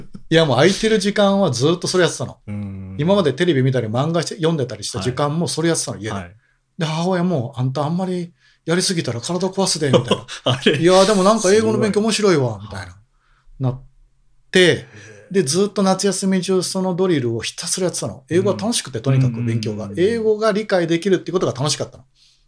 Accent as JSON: {"language": "Japanese", "region": "Osaka", "country": "Japan", "said": "僕も大阪出身なんで、同じ大阪の高校球児がもう全国で大ブームになって"}